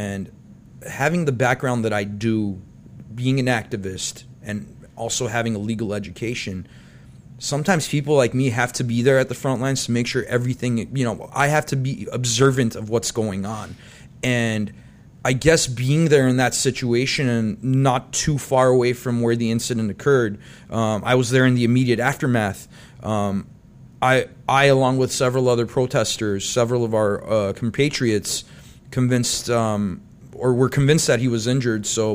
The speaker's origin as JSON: {"language": "English", "country": "United States", "tie": "born or raised there", "said": "One of the earliest concepts that I had as a child growing up in the United States"}